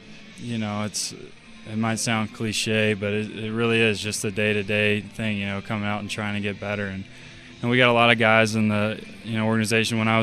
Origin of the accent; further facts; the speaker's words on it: Georgia, United States; growing up in Georgia, I was a Braves fan.